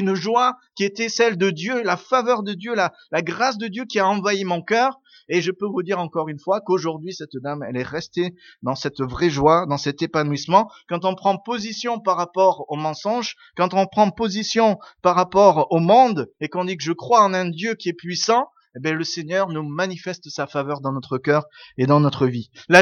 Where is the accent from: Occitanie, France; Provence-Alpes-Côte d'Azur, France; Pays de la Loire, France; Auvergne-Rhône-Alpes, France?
Provence-Alpes-Côte d'Azur, France; Aix-en-Provence; Moi, je suis d'Aix-en-Provence, donc j'ai toujours soutenu Marseille